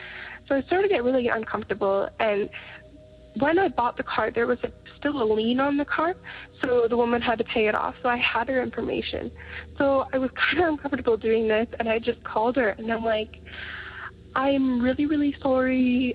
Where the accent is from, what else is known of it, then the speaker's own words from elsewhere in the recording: Canada; I am from Canada